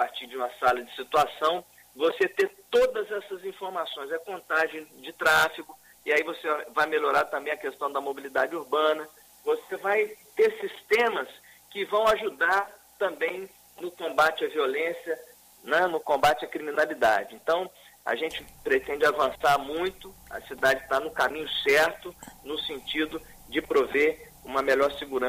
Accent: Vila Velha, Espírito Santo, Brazil; nós que somos de Vila Velha, nós amamos Vila Velha e não trocamos Vila Velha por nenhum outro lugar do mundo

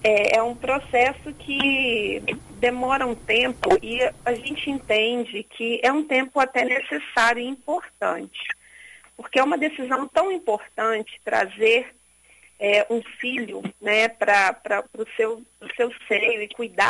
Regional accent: Cariacica, Espírito Santo, Brazil; Somos de Cariacica

